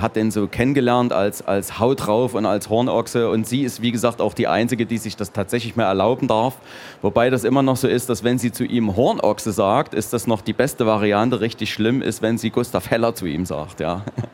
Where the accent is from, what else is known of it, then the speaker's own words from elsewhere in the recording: Dresden, Saxony, Germany; erfahre Dinge über meine Heimatstadt, über Dresden